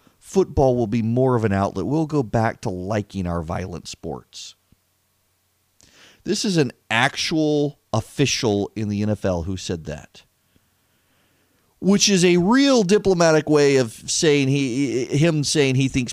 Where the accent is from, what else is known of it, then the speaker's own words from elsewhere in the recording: Louisiana, United States; I'm just from Louisiana. We're supposed to root for the Saints from Louisiana. It's kind of in our genes.